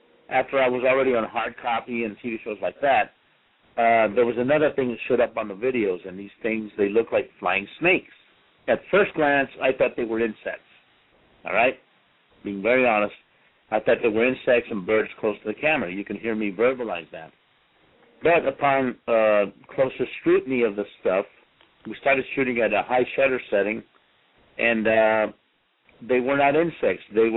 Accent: Roswell, New Mexico, United States; I went to see my mom in Roswell, New Mexico, which is my hometown.

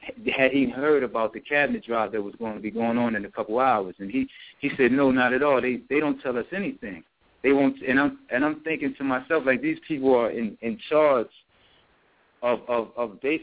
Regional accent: Chester, United States; And I'm from Chester, where we held the event at. I'm from that city

